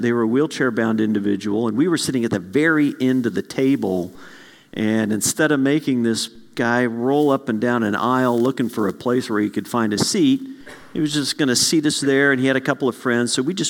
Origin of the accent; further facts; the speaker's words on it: Kansas, United States; He looks down at our name tags and notices we're from Kansas. And he finds out we're just north of Wichita, about 30 minutes.